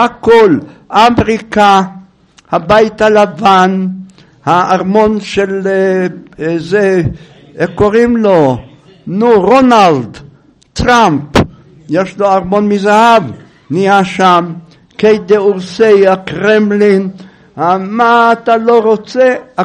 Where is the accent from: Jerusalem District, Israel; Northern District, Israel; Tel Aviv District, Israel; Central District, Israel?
Jerusalem District, Israel; Jerusalem; לכן אני אמרתי לכם, אנחנו ירושלמים.